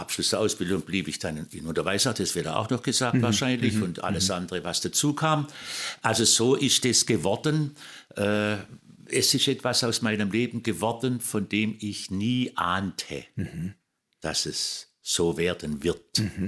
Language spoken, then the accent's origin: German; Nöttingen, Baden-Württemberg, Germany; Also ich komme aus Nöttingen. Das ist ein Dorf in der Nähe von Pforzheim, also aus der badischen Seite unseres Landes.